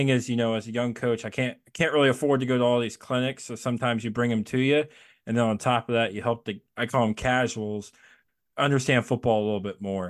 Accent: Indiana, United States; because growing up in Indiana, when I was a kid, you know, Peyton Manning and Marvin Harrison and watching them kind of air it out.

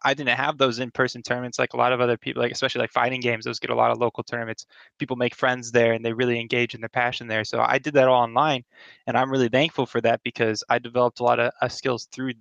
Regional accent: California, United States; I grew up in Northern California.

